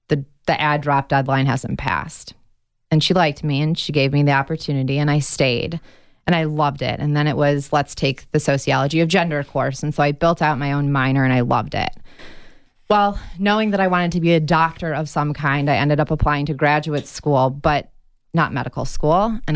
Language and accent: English; Michigan, United States; I'm from Michigan, so what I consider the real Midwest, East Coast Midwest.